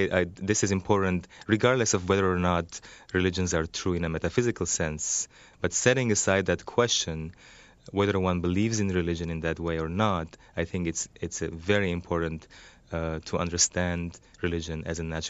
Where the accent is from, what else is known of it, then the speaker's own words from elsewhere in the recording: Lebanon; When I was growing up in Lebanon, this was quite obvious